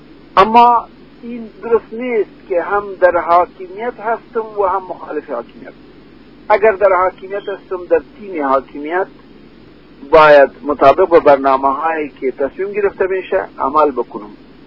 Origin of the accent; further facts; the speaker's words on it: Afghanistan